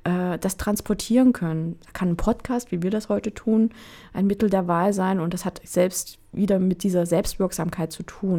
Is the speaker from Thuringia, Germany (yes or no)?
yes; Thuringia, Germany; born there; Ich bin hier in Thüringen geboren, 1980. In eine Familie, die ein Handwerksunternehmen hat, was nächstes Jahr 100 Jahre alt wird. Und ich bin aber auch die erste Person, die in meiner Familie studiert hat.